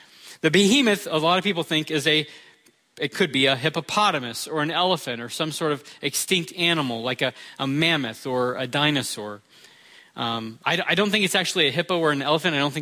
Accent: Florida, United States; I'm from Florida. There's alligators there.

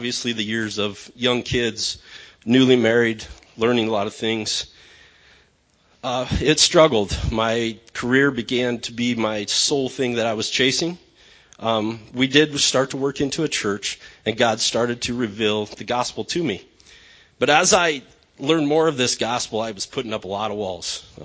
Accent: Alliance, Nebraska, United States; I'm originally from Alliance, Nebraska. I grew up in a loving and church-attending home.

